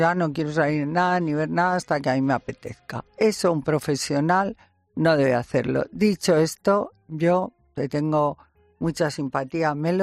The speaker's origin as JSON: {"language": "Spanish", "region": "Asturias", "country": "Spain", "said": "Y creo que como asturiana que lleva Asturias por todo el mundo y tengo mi casa en Llanes y adoro Asturias"}